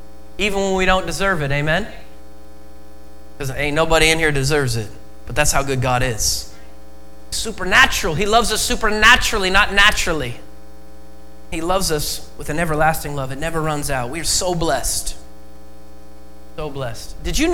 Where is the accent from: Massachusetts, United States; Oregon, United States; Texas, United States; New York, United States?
Oregon, United States; I was born and raised in Oregon, so we use this word, super stoked to preach.